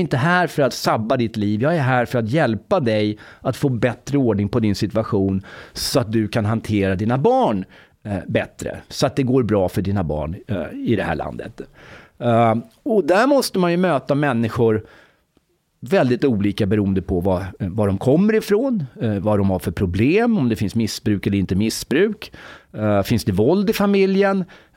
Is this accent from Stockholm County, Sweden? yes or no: yes; Sätra, Stockholm County, Sweden; born or raised there